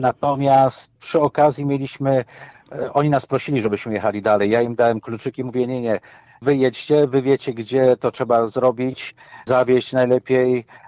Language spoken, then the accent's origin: Polish; Poznań, Greater Poland Voivodeship, Poland; Ale ja tam się wprowadziłem. Ja jestem z Poznania. Poznanie jest krwi i kości.